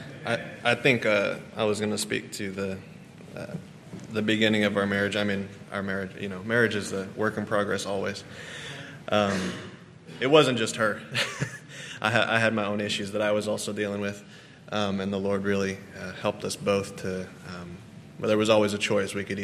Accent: Fayetteville, United States; born there; But we'll start with I was born in Fayetteville.

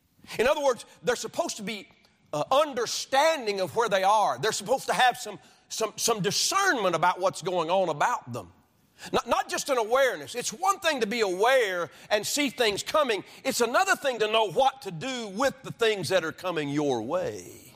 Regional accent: Alabama, United States; Well, so I'm from Alabama.

